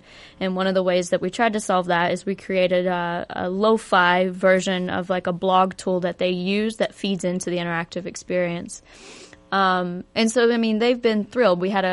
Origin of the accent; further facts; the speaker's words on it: West Virginia, United States; I'm from West Virginia. I love the place and I would love to see it change.